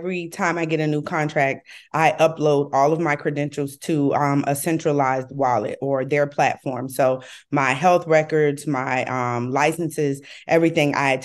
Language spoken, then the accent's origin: English; Miami, Florida, United States; now in Atlanta, United States; I am originally from Miami, Florida. However, I am a travel nurse and I'm currently on a travel assignment here in Atlanta, Georgia.